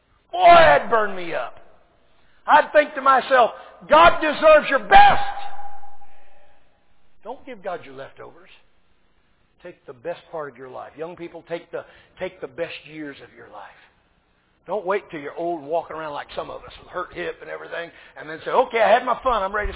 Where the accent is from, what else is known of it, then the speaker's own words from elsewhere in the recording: Arkansas, United States; when I was a little boy growing up in Arkansas, even in my childhood, all the restaurants would be closed until noontime on Sunday.